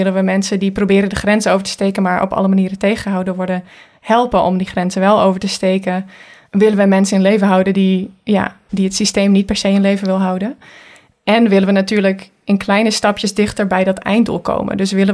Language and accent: Dutch; Netherlands; ik ben Nederlands, ik ben geboren als Nederlander, ik heb daar niks aan gedaan